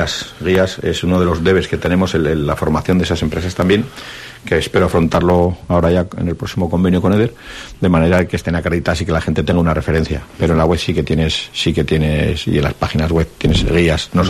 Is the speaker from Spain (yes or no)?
yes; Navarre, Spain; eso quiere decir que somos navarros.